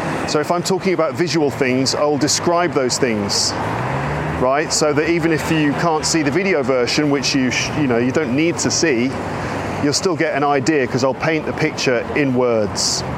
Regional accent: London, United Kingdom; London, which is basically my hometown, kind of.

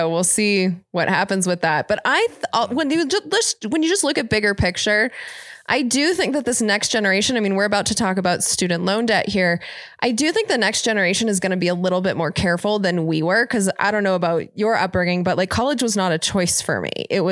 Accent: Irvine, California, United States; Like, I grew up in Irvine, California

